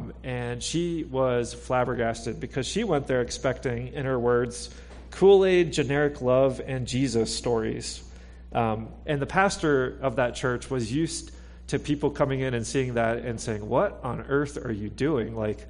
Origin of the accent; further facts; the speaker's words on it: Pittsburgh, Pennsylvania, United States; now in Pacific Northwest, United States; I grew up in Pittsburgh. Philadelphia is kind of like Samaria for us Pittsburghers.